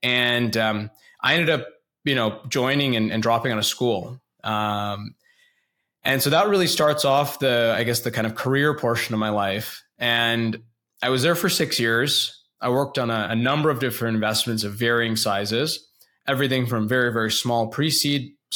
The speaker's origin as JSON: {"language": "English", "region": "Illinois", "country": "United States", "said": "I went to undergrad in Illinois. I'm from Illinois originally."}